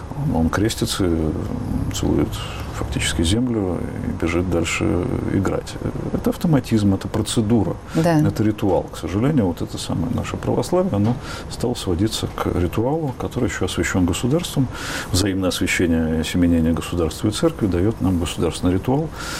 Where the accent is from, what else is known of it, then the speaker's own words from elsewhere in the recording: Germany; Russian is a second language; Я бы с мизинца начал, нет? Я немец.